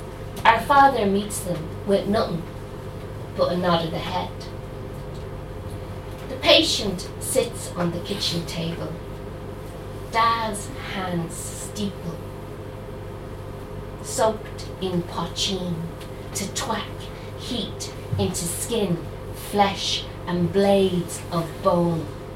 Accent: Dublin, Leinster, Ireland; when I was growing up in Finglas, in my house we had 9 kids

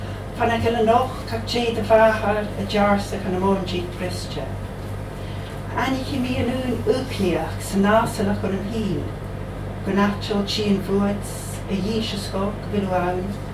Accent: Edinburgh, Scotland, United Kingdom; now in Skye, United Kingdom; I'm from Edinburgh originally, and I stay in Skye now

